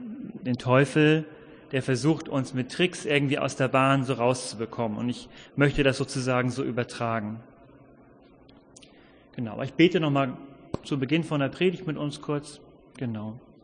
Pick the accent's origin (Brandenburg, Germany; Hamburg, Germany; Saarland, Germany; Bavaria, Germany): Hamburg, Germany; ich komme aus Hamburg, bin dort Mitglied in der Christusgemeinde Barmbek Nord.